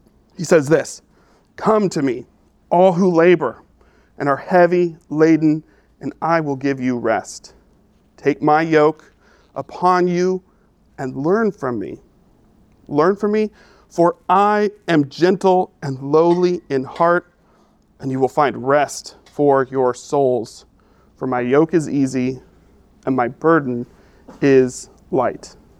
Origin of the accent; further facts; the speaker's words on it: Albuquerque, New Mexico, United States; Well, I grew up in Albuquerque, New Mexico.